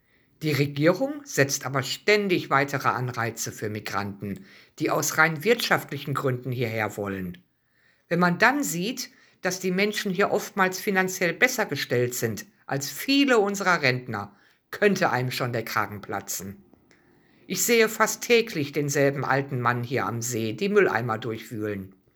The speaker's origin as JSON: {"language": "German", "town": "Frankfurt", "region": "Hesse", "country": "Germany", "said": "Ich bin aus Frankfurt und hier häufen sich mittlerweile aber auch Mädchengangs"}